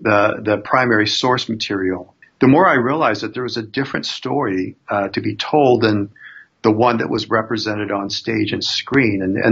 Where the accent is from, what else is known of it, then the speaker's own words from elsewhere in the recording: Arizona, United States; I guess I should start by a little bit of just my own background growing up in Arizona